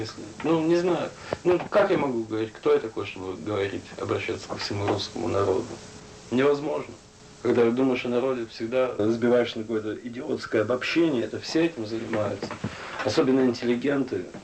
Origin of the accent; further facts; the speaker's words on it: Russia; now in United States; в Америке и так далее, и так далее, потому что английский далеко не мой родной язык. Но здесь несколько иная традиция, потому что в России мы все-таки все помним